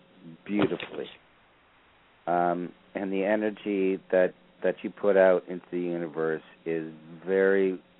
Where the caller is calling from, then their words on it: Toronto, Ontario, Canada; And I just wanted to mention straight up, and I'm calling from near Toronto, Ontario, Canada.